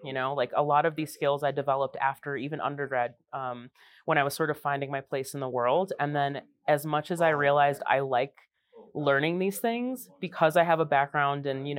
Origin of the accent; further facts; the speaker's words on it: Chicago, Illinois, United States; I grew up in Chicago. It's not a very outdoorsy place. You know, like I was in a very, very urban area, concrete jungle.